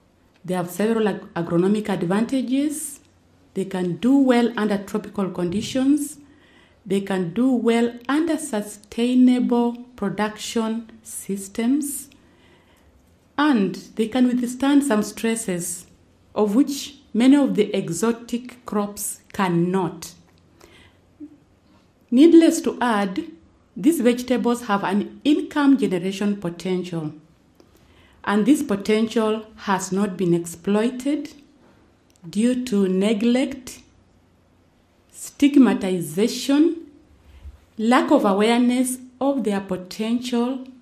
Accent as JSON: {"language": "English", "country": "Kenya", "said": "the challenges I faced as a scholar and as a professional, as an African and as a Kenyan."}